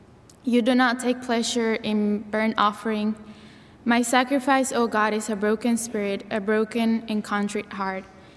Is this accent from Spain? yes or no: no; Bolivia; I am from Bolivia